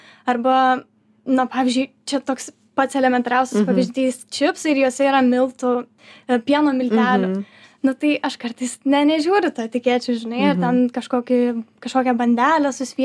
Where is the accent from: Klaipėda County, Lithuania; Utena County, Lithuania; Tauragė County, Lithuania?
Tauragė County, Lithuania; Tauragė; Aš iš Tauragės.